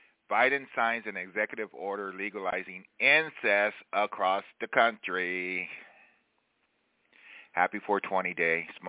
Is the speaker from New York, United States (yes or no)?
no; California, United States; We went back east. We're in Baltimore, Maryland. I'm from California.